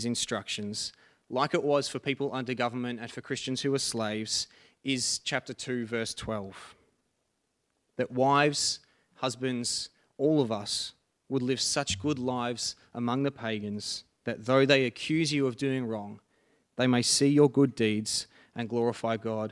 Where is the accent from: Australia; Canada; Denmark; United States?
Australia; Box Hill, Victoria; I grew up near Box Hill, and I loved seeing Box Hill change over the years